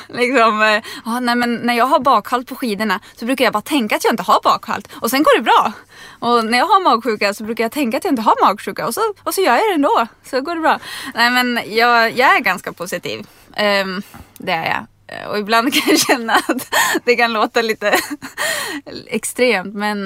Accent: Härnösand, Västernorrland County, Sweden; Härnösand.

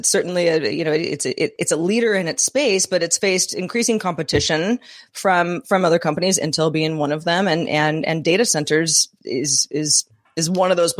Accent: Los Angeles, California, United States; I didn't say I was from Los Angeles.

